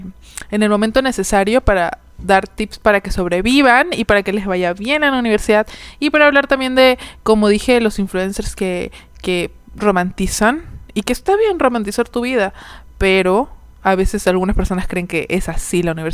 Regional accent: Peru; Nosotros somos de Perú y aquí por lo menos no es como que todos fines de semana fiestas

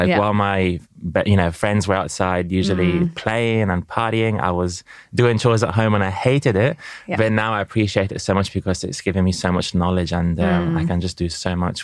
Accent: Tuscany, Italy; English is a second language; I'm Italian, I grew up in Tuscany, a small town near Florence.

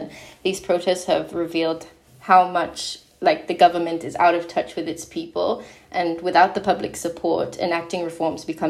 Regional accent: Botswana; I'm from Botswana, and I study international relations at IE University.

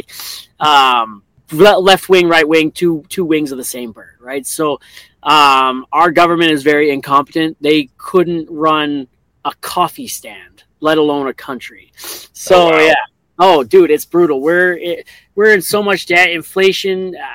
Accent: Canada; I didn't. I'm Canadian, man.

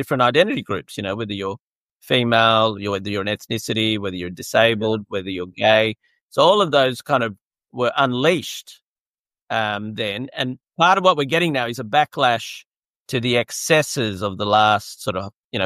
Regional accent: Australia; I have a reasonable mix of being outwardly Australian, identifying as Australian, being proud of it

